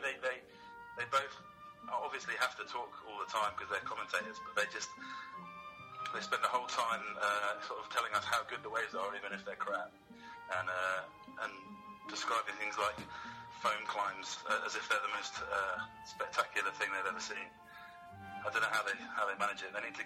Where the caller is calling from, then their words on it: Peckham Rye, London, United Kingdom; I'm calling from Peckham Rye.